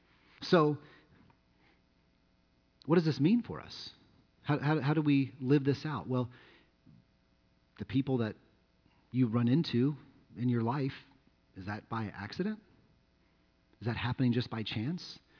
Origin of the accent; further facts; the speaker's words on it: Florida, United States; also born or lived in Hawaii; as we grew up and lived in Florida, and when I became a pastor, the only church that came calling was a church in rural Iowa.